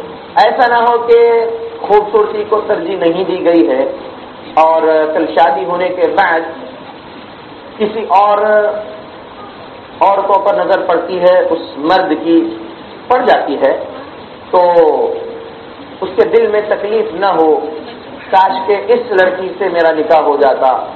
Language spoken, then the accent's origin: Urdu; Hyderabad, Telangana, India; میں شہر حیدرآباد سے ہوں, حیدرآباد میں بھی ہو رہا ہے